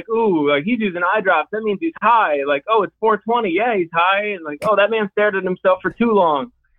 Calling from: Grand Rapids, Michigan, United States; I'm from Grand Rapids, Michigan.

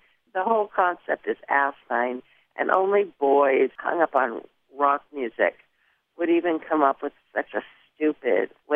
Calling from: Portland, Oregon, United States; I'm calling from Portland, Oregon.

